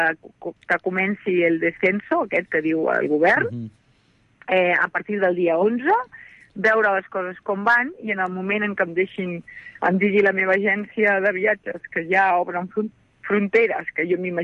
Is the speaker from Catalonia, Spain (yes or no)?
yes; Catalonia, Spain; jo soc catalana